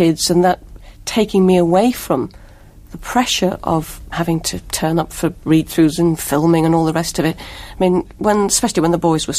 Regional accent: Liverpool, North West England, United Kingdom; We grew up together in Liverpool. We went to school together.

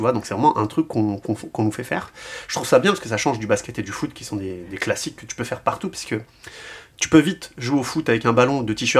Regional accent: France; on a vraiment une belle tradition de handball aussi chez nous en France

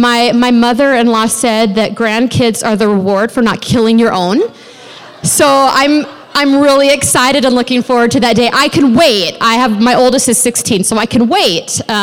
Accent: Pacific Northwest, United States; now in California, United States; I grew up in the Northwest, and my husband and I are pastoring in North San Diego County, and we've been Californians, Southern Californians, for 6 years now

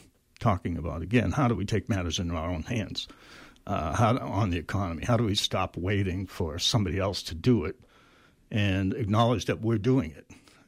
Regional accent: Waterville, Maine, United States; If I'm a lifelong Mainer. I grew up in Central Maine in Waterville, from a blue collar family there.

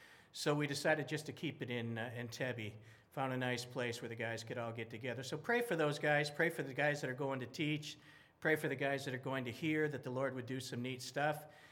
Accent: Detroit, Michigan, United States; For those of you that don't know, I'm from this area. I grew up in Detroit, and I always do feel like home when I get here.

